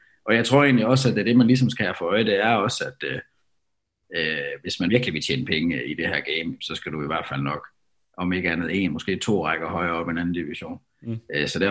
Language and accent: Danish; Esbjerg, Region of Southern Denmark, Denmark; Jeg er jo selv gammel Esbjerg-dreng